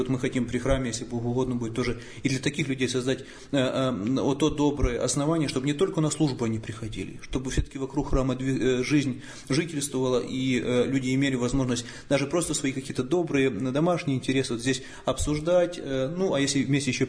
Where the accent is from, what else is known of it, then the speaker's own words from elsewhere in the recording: Western Ukraine, Ukraine; born there; я родился на Западной Украине